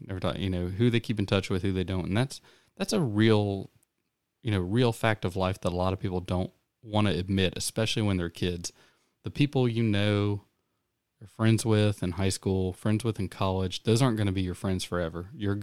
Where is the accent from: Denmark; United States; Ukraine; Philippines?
United States; the South; I grew up in the South.